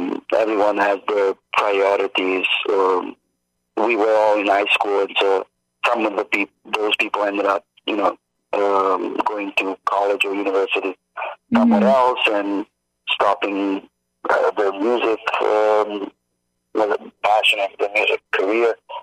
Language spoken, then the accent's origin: English; Italy; even if I grew up in Italy, some of my first songs were in English.